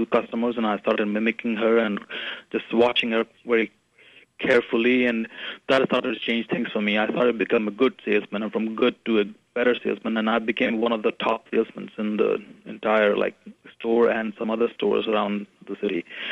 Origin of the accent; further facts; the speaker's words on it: India; English is a second language; moved away; So, and I came from India. I was from a comfortable family